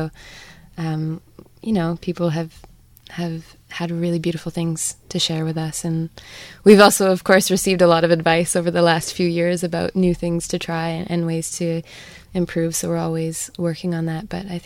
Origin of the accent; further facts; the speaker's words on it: Canada; So I think it's fairly unique to growing up in Canada